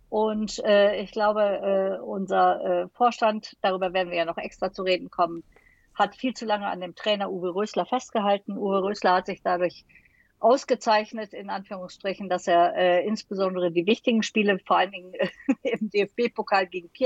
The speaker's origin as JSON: {"language": "German", "town": "Düsseldorf", "region": "North Rhine-Westphalia", "country": "Germany", "said": "ich bin Düsseldorferin"}